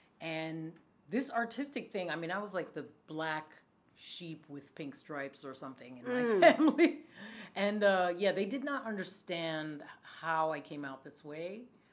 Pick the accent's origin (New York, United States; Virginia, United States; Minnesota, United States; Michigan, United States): New York, United States; Queens; born there; I was born in Queens. Yeah, and then I guess my parents didn't like all this cold weather all the time.